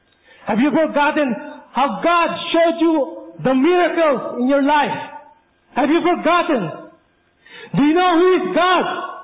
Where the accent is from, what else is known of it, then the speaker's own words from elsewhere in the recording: Central Luzon, Philippines; I grew up in a Seventh-day Adventist church. I grew up in Pampanga, it's near Manila.